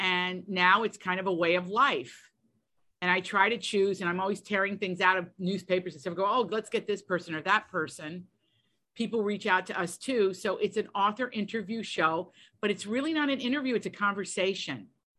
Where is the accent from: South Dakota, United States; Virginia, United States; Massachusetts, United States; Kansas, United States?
Virginia, United States; I grew up in Appalachia, which is the corner of Virginia called Southwest Virginia.